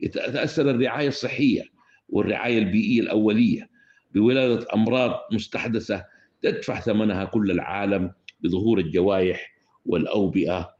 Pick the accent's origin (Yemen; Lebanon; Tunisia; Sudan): Sudan; قضايا تهم بلادنا السودان،